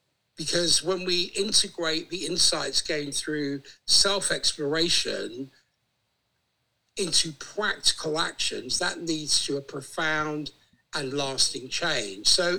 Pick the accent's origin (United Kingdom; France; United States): United Kingdom; South East England; born there; I was born in Kent in the UK. My ancestry is Greek.